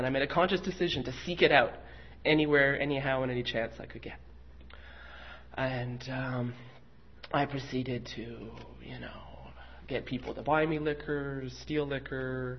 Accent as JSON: {"language": "English", "town": "Montreal", "region": "Quebec", "country": "Canada", "tie": "born or raised there", "said": "I grew up in Montreal, born in Montreal to two alcoholic parents and alcoholic grandparents"}